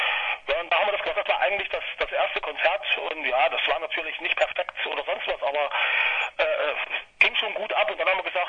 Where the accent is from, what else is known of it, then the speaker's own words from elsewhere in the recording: Friedrichsroda, Thuringia, Germany; born there; Also ich kann sagen, ich bin zwar zugezogen, aber ich bin in Friedrichsroda geboren. Also muss ich schon sagen, dass ich da Einheimischer bin irgendwie.